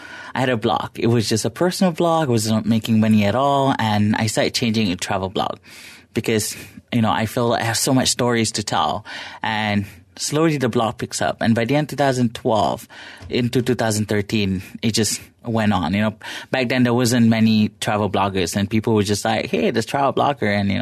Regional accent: Subang Jaya, Selangor, Malaysia; I grew up in Subang Jaya, very modern family. You know, growing up as a kid in Subang Jaya, so it's exciting, you know, all the hip years

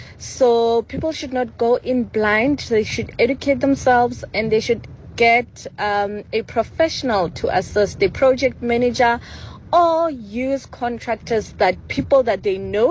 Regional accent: Pretoria, Gauteng, South Africa; from Pretoria, an interior decorator.

